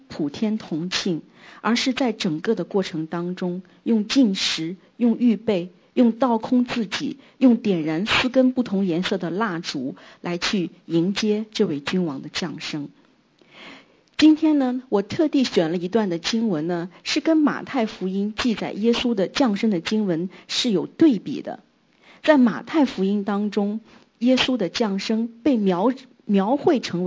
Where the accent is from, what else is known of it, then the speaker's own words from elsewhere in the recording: Shandong, China; born there; now in Hong Kong, China; 比如说我现在我的身份证我是香港人，但是我出生在山东